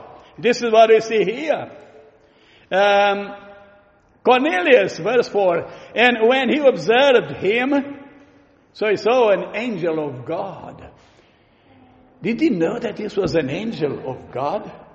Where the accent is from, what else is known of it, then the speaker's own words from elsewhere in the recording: Romania; We grew up in Romania, so about 90% or more of the people say they are Orthodox.